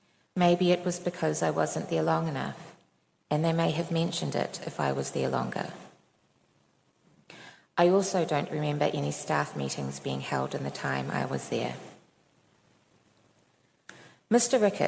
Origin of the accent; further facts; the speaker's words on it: Fiji; moved away as an adult; now in New Zealand; I am of Samoan and Balangi extraction, but I was born in Fiji and did my schooling there. I moved to New Zealand when I was 18 years old.